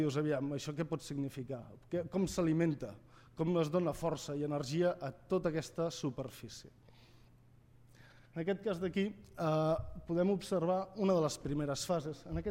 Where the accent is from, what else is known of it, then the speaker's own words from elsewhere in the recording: Terrassa, Catalonia, Spain; els que som de Terrassa, doncs el tèxtil el coneixem